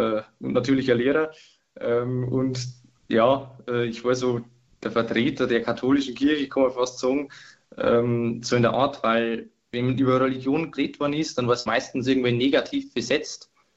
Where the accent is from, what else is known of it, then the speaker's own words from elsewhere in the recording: Bavaria, Germany; Also ich bin in einer katholischen Familie aufgewachsen, bei uns daheim in der Oberpfalz, in einem ganz kleinen Dorf und war da Ministrant am Anfang auch